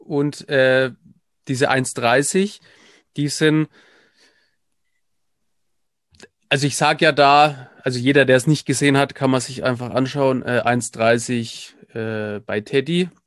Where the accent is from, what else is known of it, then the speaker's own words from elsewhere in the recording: Nuremberg, Bavaria, Germany; Nürnberg oder mittlerweile an Nürnberg dran, aber Nürnberg ist so meine Heimatstadt